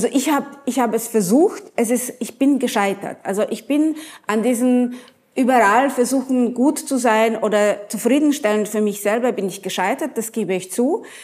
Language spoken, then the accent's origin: German; Poland; moved away; ich bin in Polen aufgewachsen, also in den 70er Jahren, tiefster Kommunismus